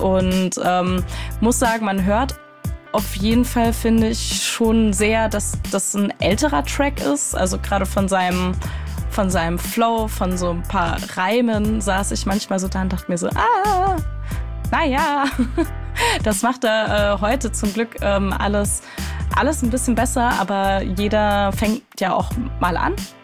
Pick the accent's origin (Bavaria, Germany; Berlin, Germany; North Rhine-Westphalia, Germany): Bavaria, Germany; Coburg; ursprünglich aus meiner Heimatstadt, aus Coburg